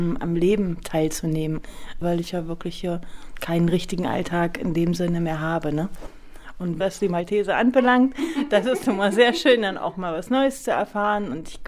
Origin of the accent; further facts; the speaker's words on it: Thuringia, Germany; Ich bin gläubig, ja. Also ich komme aus dem Eichsfeld, also das liegt in Thüringen und da ist einfach das mit in die Wiege gelegt, ne? Dass man eben katholisch erzogen wird.